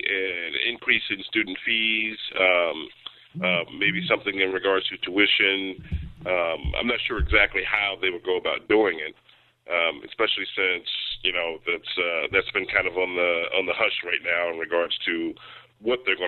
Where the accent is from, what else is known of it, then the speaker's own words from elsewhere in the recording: La Plata, Maryland, United States; I went to school in La Plata, Maryland.